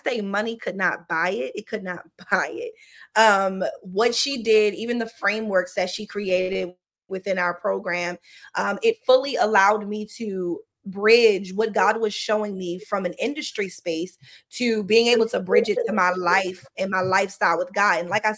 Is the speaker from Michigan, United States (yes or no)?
no; Baltimore, Maryland, United States; now in Houston, United States; She lived here in Houston. I was from Baltimore.